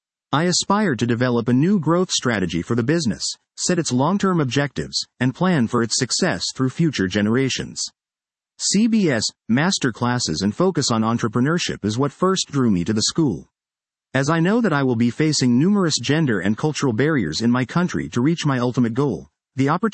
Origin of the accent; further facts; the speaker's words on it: Israel; English is a second language; Singapore stood in stark contrast to my home country, which despite being a technological leader, lacks a great deal in urban infrastructure. Tel Aviv doesn't even have a subway system yet.